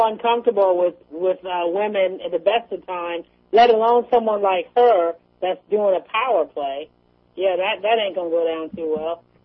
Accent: California, United States; I'm from California. I'm like, whatever.

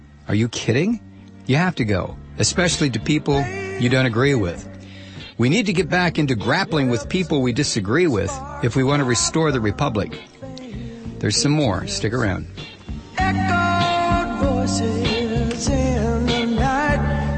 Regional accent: San Francisco, California, United States; Demographically, I'm a hippie from San Francisco, and I'm not culturally inclined to be sympathetic to states' rights.

